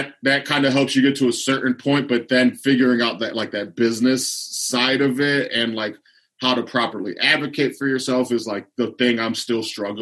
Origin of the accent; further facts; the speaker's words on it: Lorain, Ohio, United States; Lorraine used a big steelyard, shipyard, auto industry. So like my dad used to work at the steel mill when I was a kid.